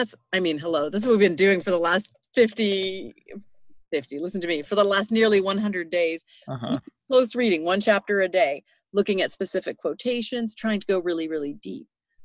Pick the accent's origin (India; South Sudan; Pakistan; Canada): Canada; now in United States; And I'm Canadian, happily living in beautiful, independent America